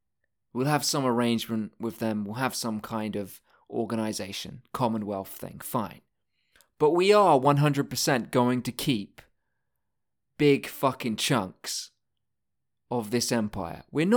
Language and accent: English; United Kingdom; I'm still a British person right now, so I'll say we. The British people, we should have kept some of Malaysia.